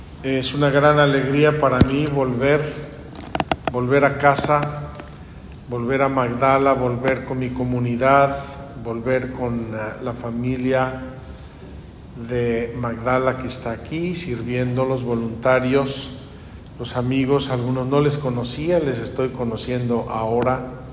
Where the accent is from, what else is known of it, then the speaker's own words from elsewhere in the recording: Puebla, Mexico; Yo soy poblano